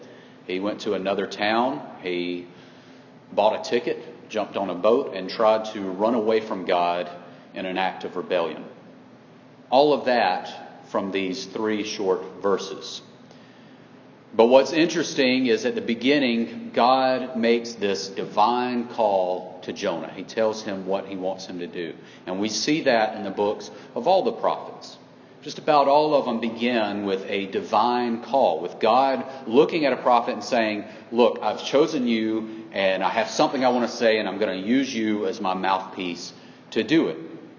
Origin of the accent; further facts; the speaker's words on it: the South, United States; And being a Southerner, I really enjoy Southern literature.